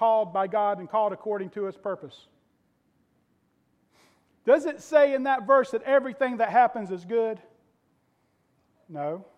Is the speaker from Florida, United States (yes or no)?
yes; Florida, United States; because I grew up in Florida, and I spent all times, and you can have all time in the sun